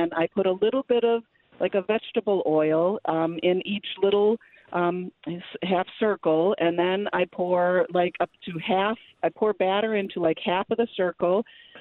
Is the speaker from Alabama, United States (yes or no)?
no; Milwaukee, Wisconsin, United States; Yes, I'm from Milwaukee, and here we say it Eboskier.